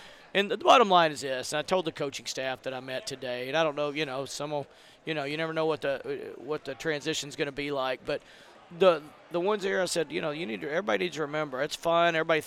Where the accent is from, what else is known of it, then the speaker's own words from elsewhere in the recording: Glenwood, Arkansas, United States; I'm a small-town guy. I'm from Glenwood, Arkansas. That's way smaller than Sheridan.